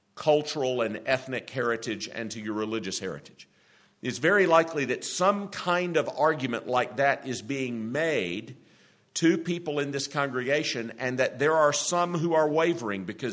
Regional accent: South Carolina, United States; I grew up in Greenville County, South Carolina, where there were 14 Presbyterian churches, 11 of them liberal, 385 Baptist churches, and all my Baptist friends thought that I was a liberal.

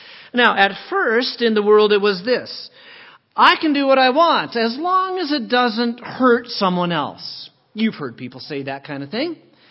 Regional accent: United States; I can say this because I'm an American.

